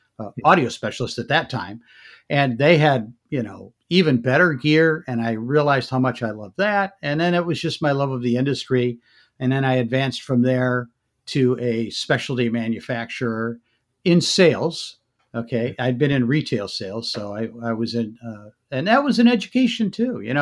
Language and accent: English; Michigan, United States; I grew up in Michigan.